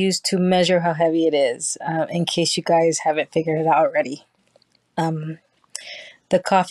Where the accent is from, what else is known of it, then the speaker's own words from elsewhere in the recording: New York City, New York, United States; I'm from New York. More specifically, I am from the Bronx.